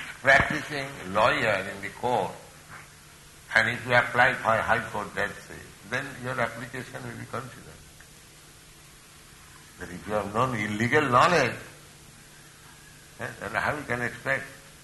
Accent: India; But we are still declared that we are independent nation.

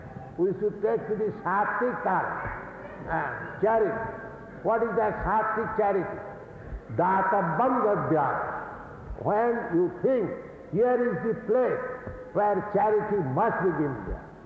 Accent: India; born there; English is a second language; Accidentally, because I am born in India, I am thinking I am Indian.

